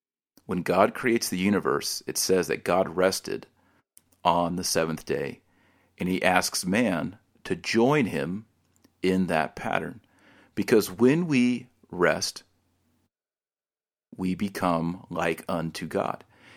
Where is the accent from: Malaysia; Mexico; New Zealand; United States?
United States; As an American, I think one of the faults of Americans is that we toil to acquire wealth